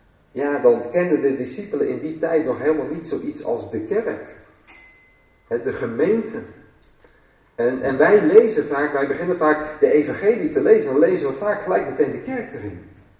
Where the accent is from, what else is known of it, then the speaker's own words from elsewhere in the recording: Netherlands; Maar ik vergelijk het ook wel eens met dat wij vallen onder het koninkrijk van de Nederlanden. Wij zijn Nederlanders. Wij vallen niet onder het Verenigd Koninkrijk.